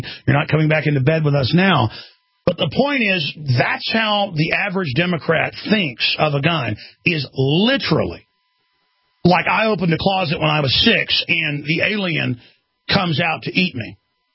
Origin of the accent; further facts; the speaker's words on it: Dallas, Texas, United States; I've seen a few fatal car wrecks growing up in Dallas, believe me, like Road Warrior or something.